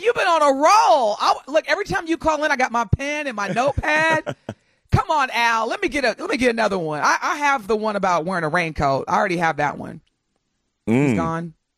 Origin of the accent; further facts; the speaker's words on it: United States; And I don't like to hear or even think from other Americans, or think, you know, for myself as an American, about voting for the lesser of two evils.